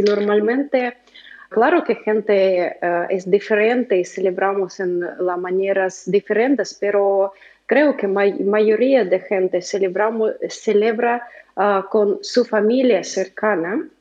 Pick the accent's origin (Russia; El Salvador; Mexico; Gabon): Russia; Spanish is a second language; Yo vivo en Rusia, soy de Rusia, y normalmente aquí celebramos más noche de Año Nuevo